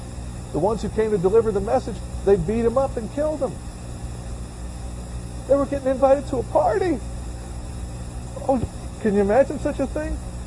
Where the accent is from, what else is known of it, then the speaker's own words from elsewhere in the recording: Northeast, United States; I was thrown into the Deep South fresh from being born and raised in the Northeast.